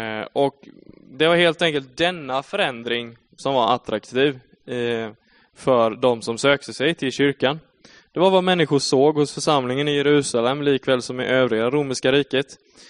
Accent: Skillingaryd, Jönköping County, Sweden; Jag är född och uppvuxen här i Skillingaryd. Just nu så jobbar jag på industri och som lärarvikarie på högstadiet här borta bland annat.

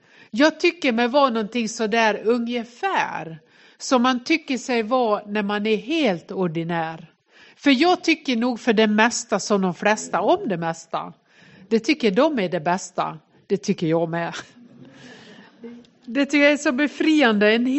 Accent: Nås, Dalarna County, Sweden; accent: dalmål; Jag är från Ås i Västerdalarna, för den som tänker vilket konstigt ljud. Kom och låta så här hela tiden medan jag är här. Detta är då inte, jag kan säga att det är dalmål, men det är inte nåsmål.

